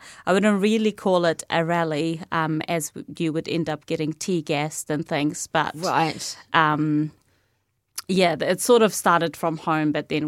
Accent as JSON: {"language": "English", "town": "Hebron", "region": "West Bank", "country": "Palestine", "tie": "born or raised there", "moved": "yes", "said": "I was born in 1995 in Palestine, in Hebron."}